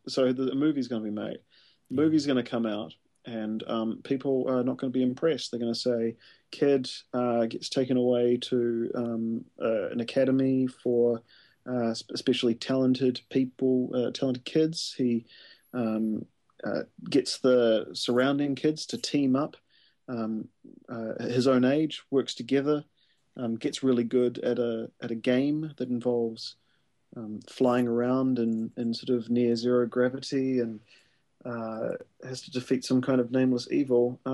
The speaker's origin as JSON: {"language": "English", "town": "Christchurch", "region": "Canterbury", "country": "New Zealand", "tie": "born or raised there", "said": "I grew up in Christchurch, of course."}